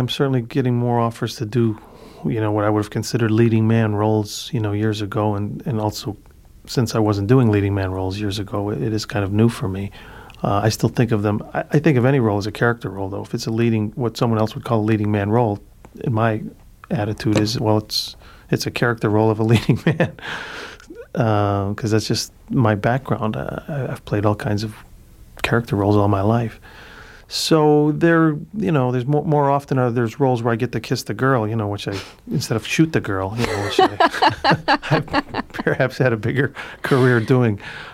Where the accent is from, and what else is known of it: Cicero, Illinois, United States; born or raised there